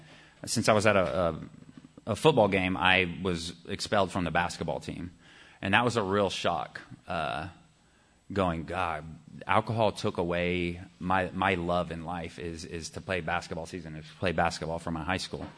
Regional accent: Austin, Texas, United States; I guess to start my story out, I was raised here in Austin, Texas.

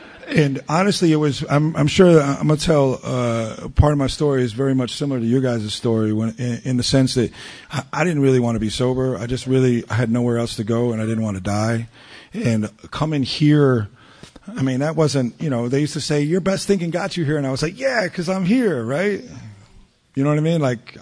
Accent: Ohio, United States; born there; I was born in Ohio. I was adopted to a couple of teachers.

